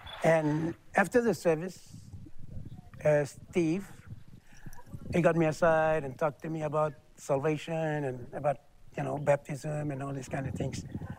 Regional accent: Mushu Island, East Sepik, Papua New Guinea; I'm from Mushu Island. I was a Catholic, you know

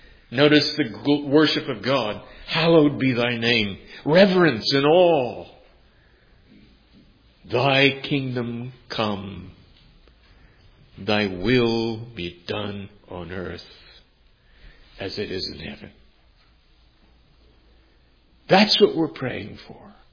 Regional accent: San Antonio, Texas, United States; born or raised there

